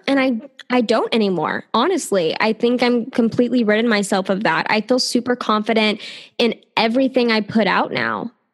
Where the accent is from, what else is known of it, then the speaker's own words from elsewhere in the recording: the South, United States; So, you know, I am from the South here in the States